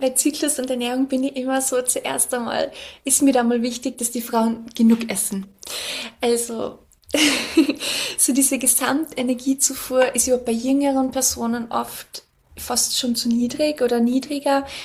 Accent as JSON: {"language": "German", "country": "Austria", "said": "bei uns in Österreich"}